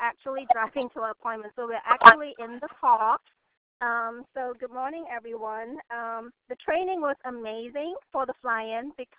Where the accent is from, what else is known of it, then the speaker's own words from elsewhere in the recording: San Jose, California, United States; I'm from San Jose, California.